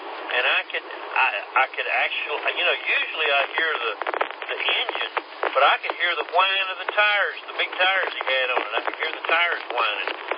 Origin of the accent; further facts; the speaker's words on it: Kentucky, United States; I'm originally from Kentucky, up in coal country